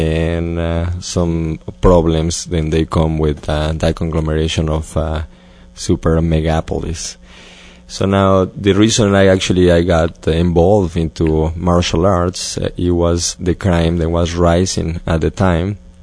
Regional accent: Mexico City, Mexico; Well, first of all, I'm from Mexico, and that is from Mexico City, which is a quite large city.

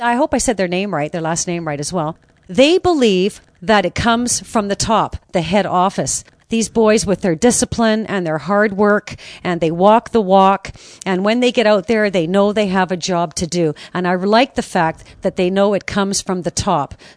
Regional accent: British Columbia, Canada; I was raised in the Kootenays.

